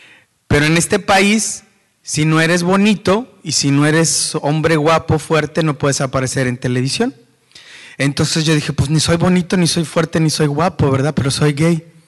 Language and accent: Spanish; Matamoros, Tamaulipas, Mexico; born there; nací en Matamoros, Tamaulipas, en la frontera de nuestro país. Tengo 47 años